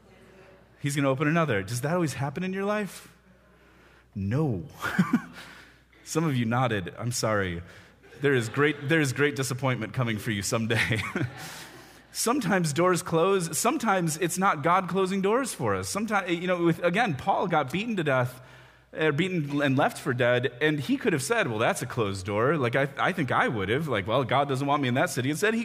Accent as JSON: {"language": "English", "town": "Chicago", "region": "Illinois", "country": "United States", "tie": "born or raised there", "also_born_or_lived": "Indianapolis, United States", "said": "We both grew up, Alyssa and I grew up in Chicago. We were in Indy for 5 years"}